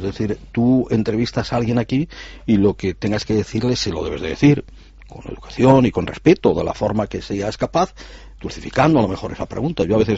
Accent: Salamanca, Castile and León, Spain; siempre me habéis oído decir que yo soy de Salamanca.

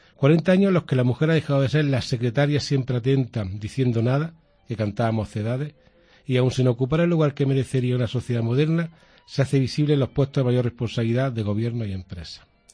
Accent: Spain; somos los primeros españoles en poder presumir a lo largo de nuestra dilatada historia.

